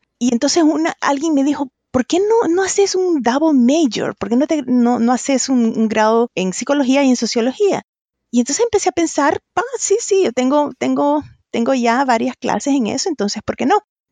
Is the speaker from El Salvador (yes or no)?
yes; El Salvador; moved away as an adult; now in United States; yo nací y me crié en El Salvador. Luego, cuando yo ya iba a entrar a la universidad, ya empezaban los problemas de la guerra civil, que duró 12 años allá. Uh-huh. Entonces, me vine a estudiar a Estados Unidos